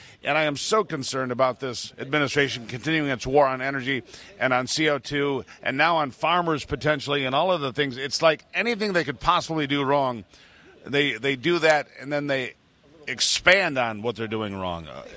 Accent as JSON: {"language": "English", "country": "United States", "said": "And I am not selfish. I'm an American, and we've done more for the world than any nation in history."}